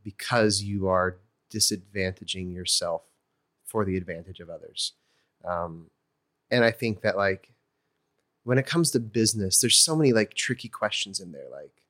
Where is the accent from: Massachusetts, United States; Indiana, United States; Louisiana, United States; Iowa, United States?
Iowa, United States; Detasseling and rock picking were like pretty regular things that I would do during the summers growing up in Iowa to make money.